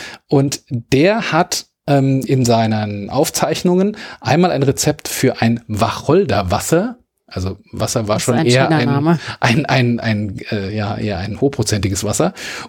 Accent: Wiesbaden, Hesse, Germany; ich komme aus Wiesbaden, an Wiesbaden grenzt der Rheingau

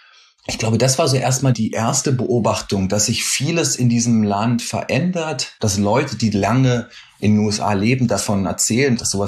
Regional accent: Berlin, Germany; now in New York, United States; du erwischst mich gerade in Berlin, wo ich herkomme und wo ich dann gelegentlich mal bin. Meine Familie wohnt noch in Berlin oder wohnt in Berlin, auch viele Freunde und Freundinnen.

